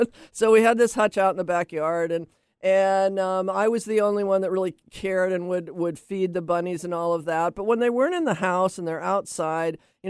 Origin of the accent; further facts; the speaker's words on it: Laurelhurst, Oregon, United States; Okay, so I grew up in Laurelhurst, in the city, you know, with my parents